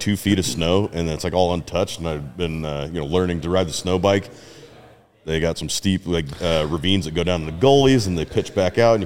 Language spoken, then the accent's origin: English; Washington, United States; just Tri-Cities, okay. Pasco, Richland, okay. Kennewick.